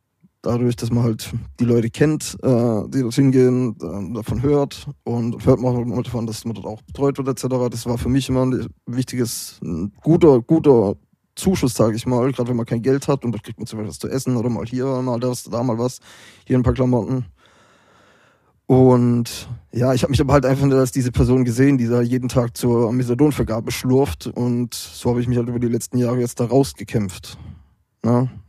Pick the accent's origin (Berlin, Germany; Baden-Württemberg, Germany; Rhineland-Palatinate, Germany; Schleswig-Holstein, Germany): Baden-Württemberg, Germany; Heilbronn; also born or lived in Hesse; Ursprünglich komme ich aus dem Raum Heilbronn, so Schwabenland, und bin dort auch aufgewachsen. Zwischendurch mal nach Hessen gezogen